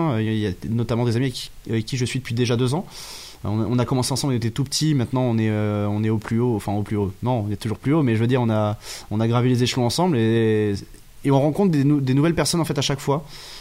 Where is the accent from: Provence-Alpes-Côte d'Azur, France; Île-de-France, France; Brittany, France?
Brittany, France; j'ai parlé de la Bretagne, qui est ma région d'origine.